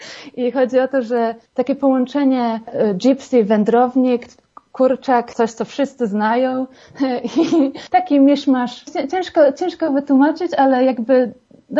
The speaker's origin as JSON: {"language": "Polish", "town": "Słupsk", "region": "Pomeranian Voivodeship", "country": "Poland", "also_born_or_lived": "Poznań", "moved": "as an adult", "lives_now": "Tromsø, Norway", "said": "Wyjechałam ze Słupska, właściwie z Polski, bo później jeszcze byłam na studiach w Poznaniu, ale tak. 7 lat temu."}